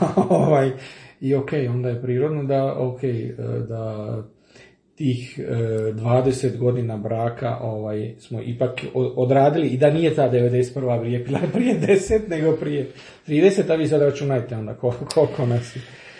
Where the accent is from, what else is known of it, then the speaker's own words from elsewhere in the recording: Ilača, Vukovar-Srijem County, Croatia; ja sam inače iz rodom iz Ilače, ovaj, za slušatelje sa samog granice ovaj, lijepe naše, i tamo je Ikavica